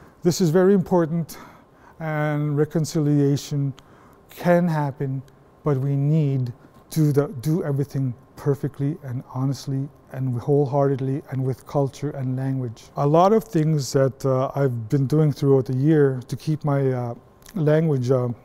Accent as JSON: {"language": "English", "town": "Warren's Landing", "region": "Manitoba", "country": "Canada", "tie": "born or raised there", "also_born_or_lived": "Norway House", "said": "I grew up as a trapper. I was born in Norrie House and raised about 10 kilometers out of Norrie House in a town once called Warren's Landing. It's now a ghost town."}